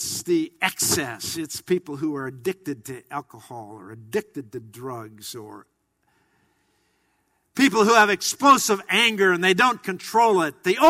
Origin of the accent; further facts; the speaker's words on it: Iowa, United States; You see, I was raised on mashed potatoes and gravy, fried chicken or roast beef, and corn. I come from Iowa.